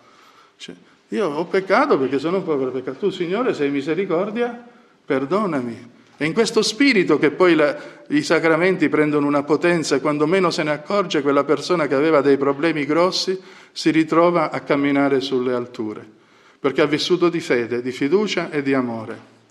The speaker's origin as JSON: {"language": "Italian", "country": "Somalia", "tie": "born or raised there", "said": "Sapete che io sono nato in Somalia, ho vissuto quando ero piccolino, poi quando avevo 8 e 10 anni e poi durante le vacanze fino a dai 10 ai 18 sono stato 3 volte."}